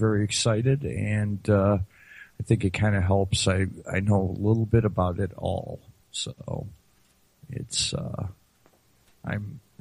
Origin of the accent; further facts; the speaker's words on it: Toledo, Ohio, United States; I'm from Toledo, Ohio.